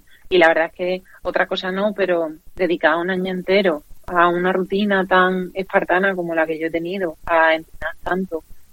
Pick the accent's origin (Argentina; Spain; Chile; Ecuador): Spain; Montilla, Andalusia; yo cuando preguntan yo siempre digo que soy de Montilla.